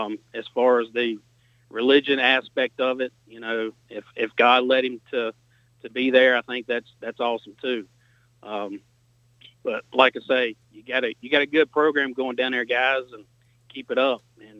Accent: Virginia, United States; I'm from Virginia, and I've been listening to your show for about 2 years now.

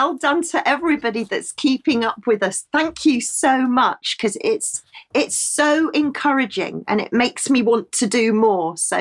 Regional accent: London, United Kingdom; because I was born and brought up in London

